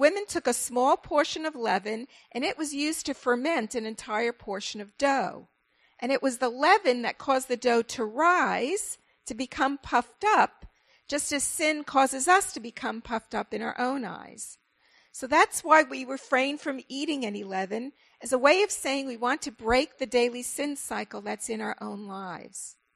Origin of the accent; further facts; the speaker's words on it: New York City, New York, United States; Now, I'm originally from New York City. I'm a first-generation American, and I grew up in a synagogue of German-Jewish Holocaust survivors.